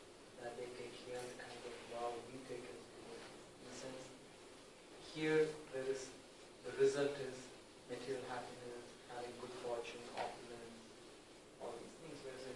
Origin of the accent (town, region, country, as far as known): Kerala, India